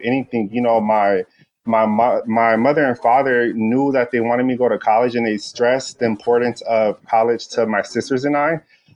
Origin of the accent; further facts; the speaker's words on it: Los Angeles, California, United States; So I'm from South Central Los Angeles, specifically Leimert Park area. Born and raised here. I still live here, born and raised here my entire life.